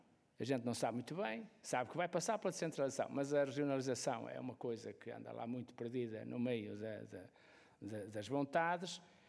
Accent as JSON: {"language": "Portuguese", "country": "Portugal", "said": "Somos portugueses, quer dizer."}